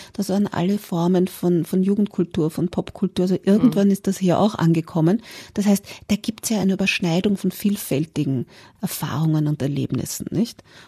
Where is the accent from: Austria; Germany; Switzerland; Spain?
Austria; dass ich als Österreicherin ja ganz leicht nach Ost-Berlin fahren konnte